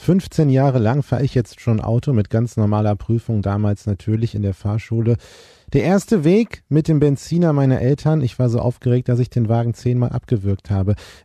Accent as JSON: {"language": "German", "region": "Lower Saxony", "country": "Germany", "tie": "born or raised there", "said": "Ich bin ja auf einem 300-Leute-Dorf so groß geworden in Niedersachsen."}